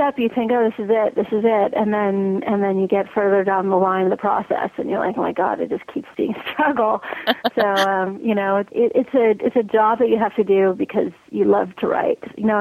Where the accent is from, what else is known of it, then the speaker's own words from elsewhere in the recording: California, United States; I mean, I grew up in the Bay Area and in Silicon Valley, and then I went to Berkeley for college